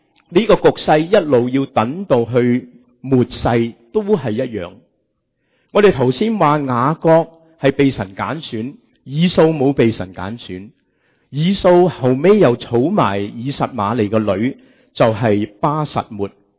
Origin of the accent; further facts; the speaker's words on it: Hong Kong; 我记得我小的时候在香港好喜欢跟我阿妈去花布街。